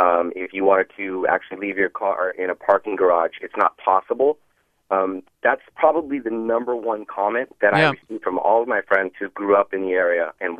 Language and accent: English; San Jose, California, United States; I'm actually calling because I've lived downtown for 9 years. I grew up in San Jose. I love this area.